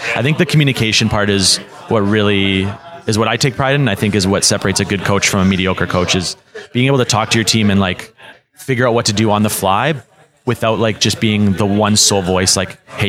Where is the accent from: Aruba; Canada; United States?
Canada; Like when we're from Canada, so the scene wasn't too big in Canada when we first started.